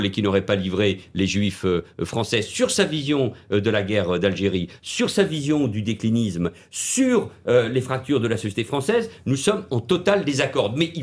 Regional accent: France; je suis français, patriote

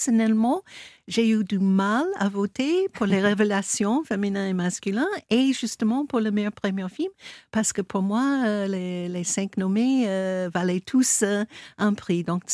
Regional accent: United States; now in France; je suis américaine, aux États-Unis, il y a plein de salles de cinéma qui ont fait faillite.

